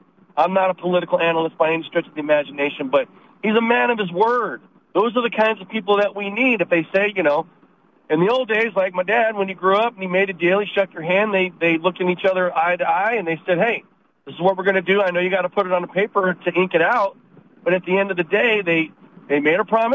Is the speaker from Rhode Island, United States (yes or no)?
no; California, United States; We did learn the Constitution when we were growing up in California, but not anymore.